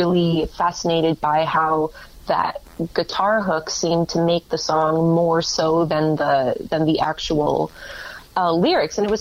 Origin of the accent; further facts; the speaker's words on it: Ajax, Ontario, Canada; also born or lived in Hamilton; I grew up in Ajax, by the way, and then I moved to Hamilton to go to McMaster.